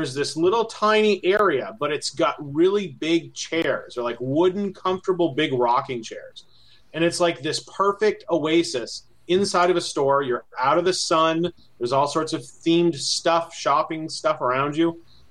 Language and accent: English; New England, United States; And Columbia Harbor House has got that lobster roll, and I'm from New England, so Columbia Harbor House is good.